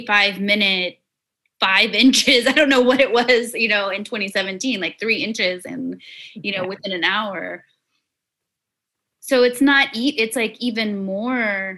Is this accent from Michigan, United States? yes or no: no; Lafayette, Louisiana, United States; I'm from originally from Lafayette. I've gone through a lot of storms